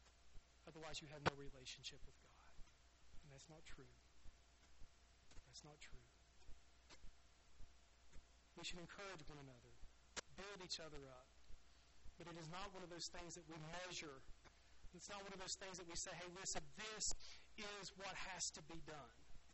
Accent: the South, United States; especially from where I grew up in the South

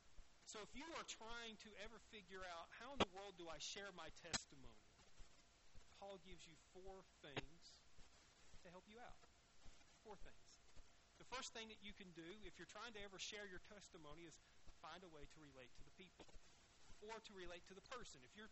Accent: the South, United States; I'm not from around here. I'm from the South.

